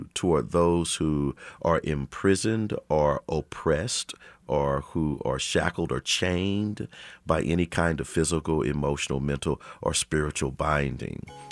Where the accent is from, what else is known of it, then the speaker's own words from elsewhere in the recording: Kansas City, Missouri, United States; I'm a native son of Kansas City. Product of the Kansas City, Missouri public schools, spent time growing up with my footprint across Prospect, Linwood Boulevard, Indiana, Paseo, Troost Avenue. So I'm homegrown, educated here and grew up here